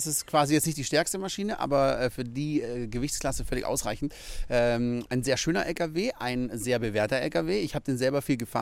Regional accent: Baden-Württemberg, Germany; Also wir sind ja im Schwarzwald aufgewachsen

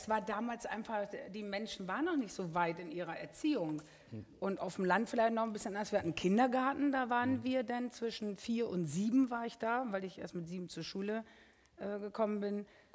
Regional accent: Cologne, North Rhine-Westphalia, Germany; Ich wurde in Köln geboren, ja, und habe mich arrangiert damit, bis ich 18 war.

